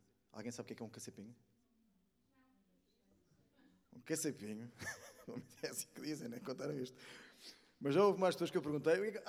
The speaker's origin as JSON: {"language": "Portuguese", "region": "Lisbon", "country": "Portugal", "said": "eu sou de Lisboa, mas o meu pai é alentejano"}